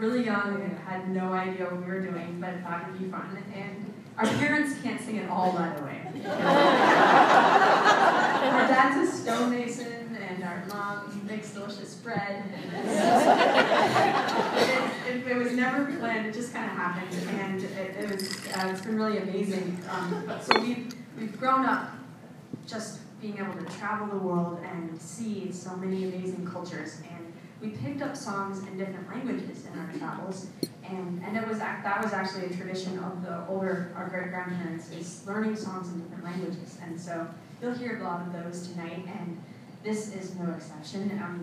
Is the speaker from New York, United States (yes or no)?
no; Montana, United States; also born or lived in Vermont; when we grew up in Montana, most of … live in Vermont, and that's where I was born, actually.